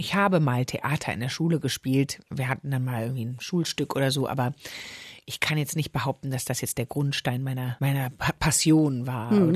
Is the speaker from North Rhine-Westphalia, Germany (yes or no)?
yes; Düsseldorf, North Rhine-Westphalia, Germany; viele haben sich gewundert, wenn ich gesagt habe, ich komme nicht aus Berlin. Ich komme tatsächlich aus Düsseldorf, aus dem Rheinland.